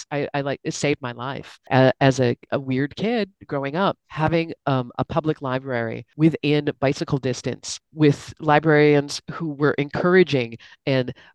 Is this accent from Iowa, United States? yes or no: no; Milwaukee, Wisconsin, United States; I live in Milwaukee. I'm from Milwaukee.